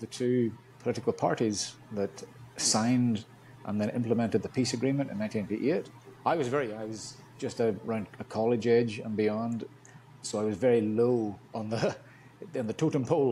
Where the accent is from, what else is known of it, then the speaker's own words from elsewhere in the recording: Northern Ireland, United Kingdom; that was growing up in Northern Ireland.